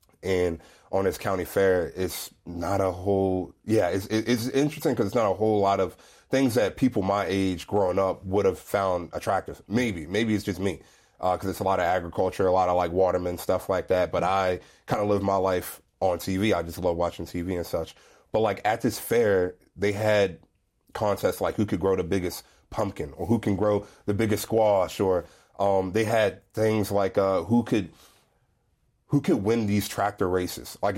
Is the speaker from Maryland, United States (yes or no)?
yes; Lexington Park, Maryland, United States; Yeah, so I'm from Maryland, a nice, small little town called Lexington Park. And growing up there, I honestly never really wanted to stay there.